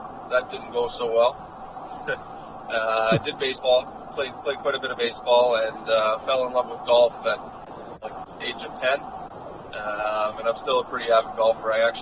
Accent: Toronto, Ontario, Canada; I'm from Toronto, Ontario. I grew up playing in the SHA, which is the Scarborough Hockey Association.

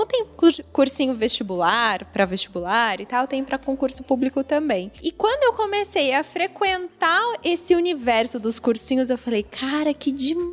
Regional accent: São Paulo, Brazil; also born or lived in Campinas; Eu sou de São Paulo, mas à época eu morava em Campinas e fiz faculdade lá.

